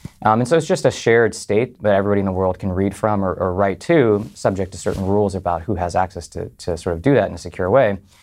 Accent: United States; I think we're very fortunate as American citizens that we have the US dollar.

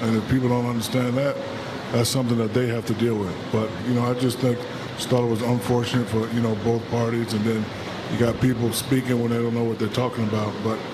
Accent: United States; As American people, we do a lot of business in China, and they know and understand our values, and we understand their values. And one of our best values here in America is free speech.

